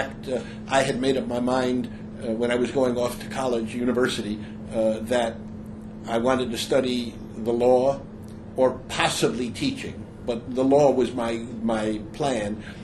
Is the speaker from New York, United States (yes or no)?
yes; Bronx, New York, United States; I'm from New York City, so I'm back home at the moment, although I was born and raised in the Bronx, not here in Manhattan.